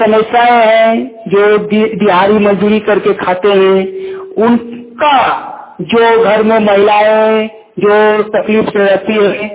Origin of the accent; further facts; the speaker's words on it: Kasmar, Jharkhand, India; ग्राम कसमार चट्टी, पंचायत कसमार, जिला बोकारो, राज्य झारखंड का निवासी हूँ।